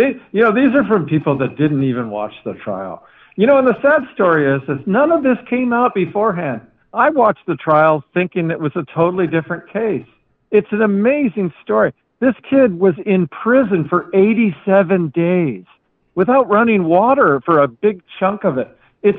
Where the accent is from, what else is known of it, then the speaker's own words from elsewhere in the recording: San Francisco, California, United States; born there; I was born in San Francisco, but I don't live there.